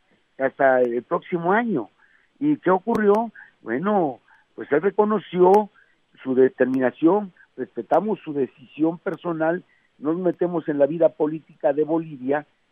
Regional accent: Oaxaca, Mexico; yo soy indígena, soy zapoteco, de Oaxaca

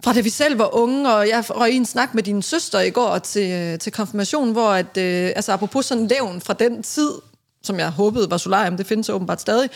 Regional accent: Randers, Central Denmark Region, Denmark; nu er jeg jo fra Randers

